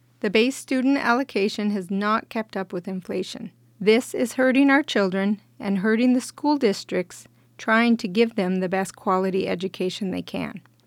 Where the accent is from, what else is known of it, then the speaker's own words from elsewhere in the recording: Montana, United States; now in Petersburg, United States; Growing up in Montana, I had always heard that teachers in Alaska had high pay and great retirements.